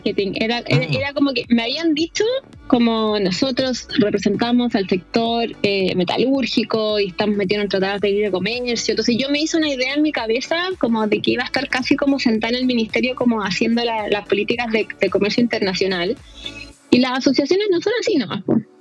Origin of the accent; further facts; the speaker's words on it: Temuco, Araucanía, Chile; moved away as an adult; now in Santiago, Chile; nací en Temuco, estudié en Temuco, y de ahí me fui a Temuco